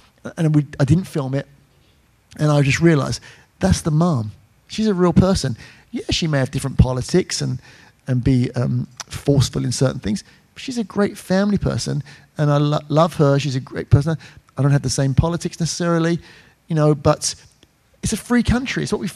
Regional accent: England, United Kingdom; also born or lived in Ireland; I grew up in England, Rome in Ireland.

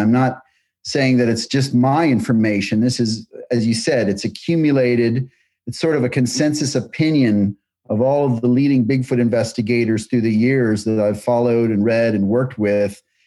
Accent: Minnesota, United States; I think it was at the public library when I was growing up in Minnesota.

